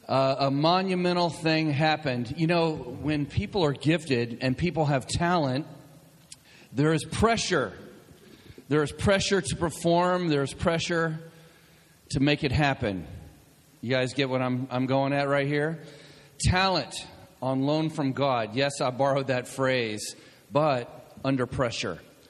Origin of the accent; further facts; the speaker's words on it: Florida, United States; I grew up in Florida, just a few miles from where all of that went down.